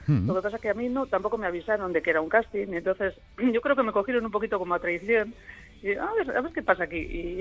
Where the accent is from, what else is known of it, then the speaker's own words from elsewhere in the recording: Las Arenas, Basque Country, Spain; que cerca de mi pueblo. Entonces, bueno, en mi mismo pueblo, en Las Arenas.